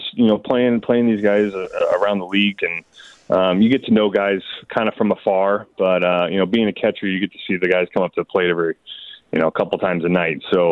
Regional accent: Beaverton, Oregon, United States; now in Toronto, California, United States; So growing up in Beaverton, Oregon, I actually played roller hockey.

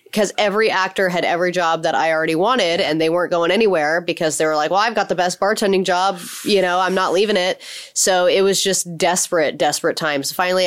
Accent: San Jose, California, United States; I mean, but when I was growing up, I grew up in San Jose. It was considered the suburbs of San Francisco, or it was just like residential, normal suburbia.

